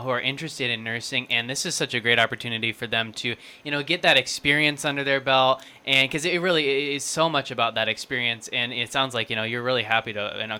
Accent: Wichita, Kansas, United States; You know, I grew up in Wichita, always kind of been interested in Southeast Kansas, ended up coming down here.

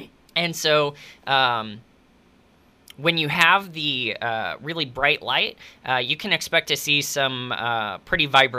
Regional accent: Kansas City, Missouri, United States; I'm from Kansas City. The weather that we've had up there, at least in my experience, is typically going to be less extreme.

